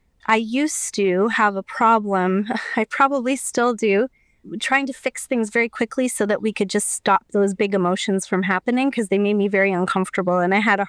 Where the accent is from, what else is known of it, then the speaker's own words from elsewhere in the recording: Alberta, Canada; moved away as an adult; now in Winnipeg, Canada; I live in Winnipeg, Manitoba, Canada. I'm originally from Alberta, and my family moved out here when my son was just 6 weeks old. So I've now been here for 15 years, and I love Winnipeg.